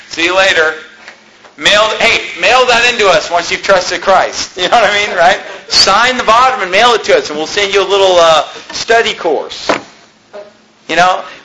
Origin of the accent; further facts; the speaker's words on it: Sacramento, California, United States; Well, I'm from Sacramento, and they have cable access in Chicago.